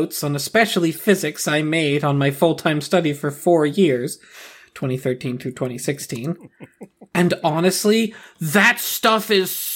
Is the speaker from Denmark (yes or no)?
yes; Denmark; I'm from Denmark.